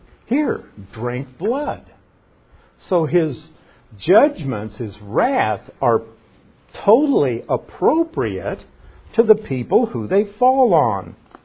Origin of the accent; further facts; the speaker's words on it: Nebraska, United States; but I lived on an acreage in Nebraska, and you know, we were way out of town, like 20 miles from the nearest town. I wouldn't call Palmyra a town.